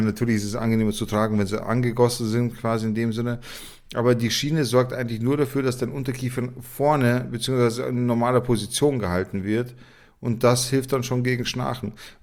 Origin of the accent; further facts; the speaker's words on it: Munich, Bavaria, Germany; Als Münchner kenne ich das natürlich.